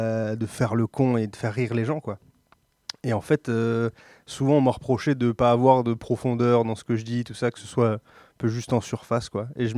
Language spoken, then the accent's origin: French; Castres, Occitanie, France; De Castres.